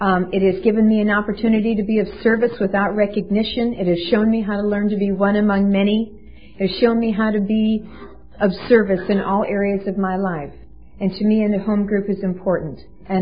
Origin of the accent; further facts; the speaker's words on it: Midwest, United States; I was raised in Middle America, in the Midwest. I was an only child.